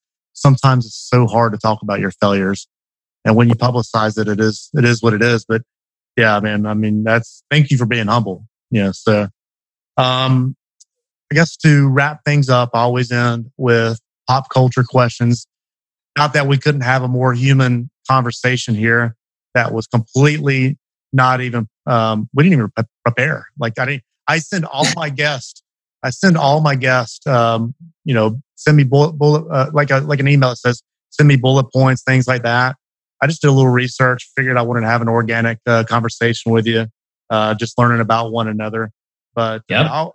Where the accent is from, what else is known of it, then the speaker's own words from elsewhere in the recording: Douglasville, Georgia, United States; they filmed that in my hometown out here in Douglas. Or I don't live there anymore. I moved about a year ago. But Douglasville